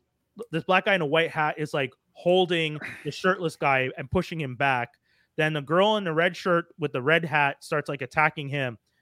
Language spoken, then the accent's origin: English; Canada; I'm Caribbean Canadian. That's how I've described myself to people. I'm Caribbean Canadian.